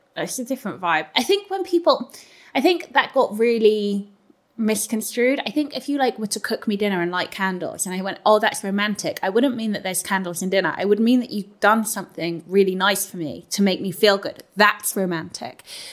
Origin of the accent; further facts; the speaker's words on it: London, United Kingdom; now in Northampton, United Kingdom; I'm a Londoner, and like I live now in Northampton with James